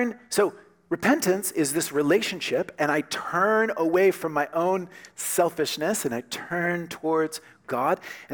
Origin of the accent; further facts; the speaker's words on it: United States; Amazing thing about Canada, as an American, I was looking for a place to pay